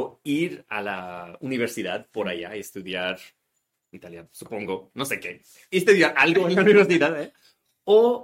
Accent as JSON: {"language": "Spanish", "region": "Scotland", "country": "United Kingdom", "tie": "born or raised there", "second_language": "Spanish", "moved": "as an adult", "said": "Pues yo nací y crecí en Escocia durante como los años 80, 90."}